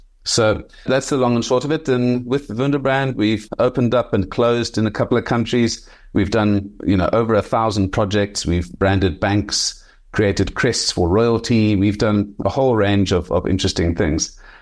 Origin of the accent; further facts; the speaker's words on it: Johannesburg, Gauteng, South Africa; I grew up in Johannesburg, which is 2,000 meters above sea level. So that's really high.